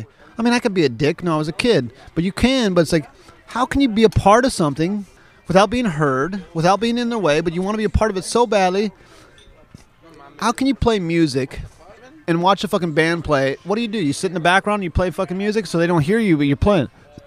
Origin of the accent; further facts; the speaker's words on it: Minnesota, United States; also born or lived in Kansas / New Mexico; where you're from, I say Minnesota because my skateboarding was born in Minnesota, but technically, I was born in Kansas.